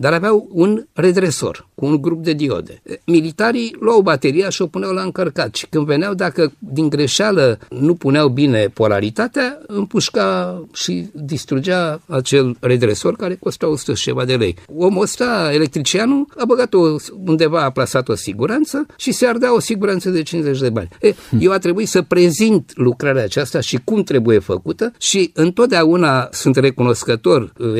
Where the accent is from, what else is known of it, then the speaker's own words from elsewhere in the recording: Bucharest, Romania; Eu voi face anul ăsta 84. Așa că există un anumit paralelism. Când aveam vreo 7 ani, 8 ani, eu sunt bucureștean. Părinții mei locuiau în Parcul Călăraș